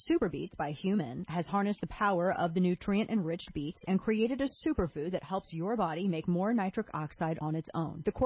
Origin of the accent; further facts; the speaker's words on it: St. Louis, Missouri, United States; if you live in the St. Louis area, my hometown